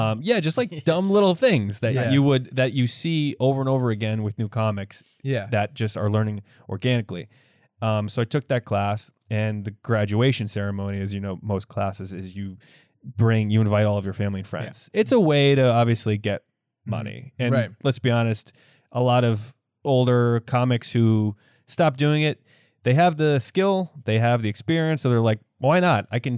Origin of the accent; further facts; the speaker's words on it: Newport, Rhode Island, United States; because I'm from Newport, and there was no comedy scene in Newport.